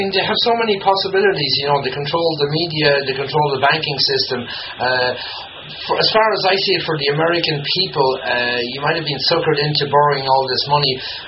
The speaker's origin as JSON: {"language": "English", "country": "Ireland", "said": "That we, as the Irish people, have made a mistake over the centuries"}